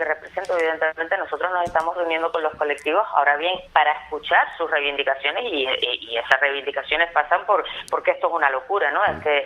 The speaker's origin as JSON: {"language": "Spanish", "town": "Tenerife", "region": "Canary Islands", "country": "Spain", "tie": "born or raised there", "said": "Aquí estamos tratando este problema como tinerfeños, como personas que hemos disfrutado del Teide desde nuestra tierna infancia"}